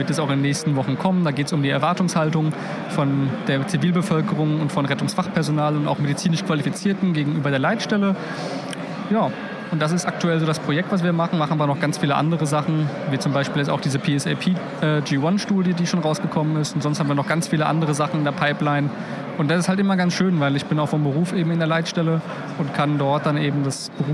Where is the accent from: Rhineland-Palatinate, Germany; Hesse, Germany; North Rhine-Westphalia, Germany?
Rhineland-Palatinate, Germany; Mainz; born there; now in Potsdam, Germany; Also ich bin im Land Brandenburg und wohne in der Landeshauptstadt von Brandenburg, also in Potsdam. Bin aber eigentlich gebürtiger Mainzer.